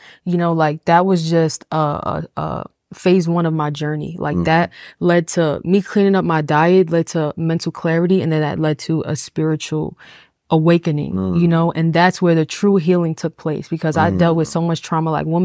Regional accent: New York City, New York, United States; I grew up in a Hispanic household. I grew up in New York City, first of all.

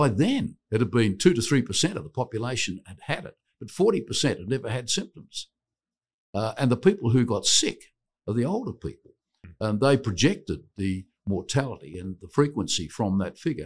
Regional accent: Australia; I'm actually from Australia.

